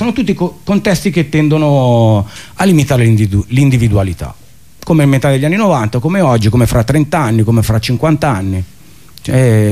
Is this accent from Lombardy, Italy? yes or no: yes; Milan, Lombardy, Italy; noi siamo di Milano